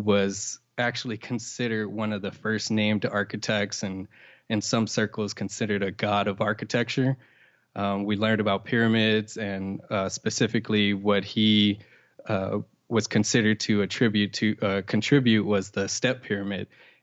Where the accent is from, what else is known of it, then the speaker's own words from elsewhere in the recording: Compton, California, United States; We as a kid, I grew up in Compton, California. Are you familiar with Compton by chance?